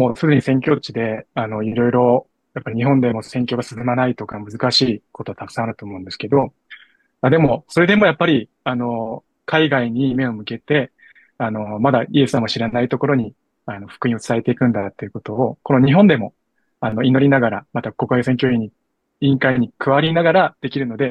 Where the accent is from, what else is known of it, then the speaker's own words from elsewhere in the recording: South Korea; now in Japan; 僕は韓国人として日本にも使わされていて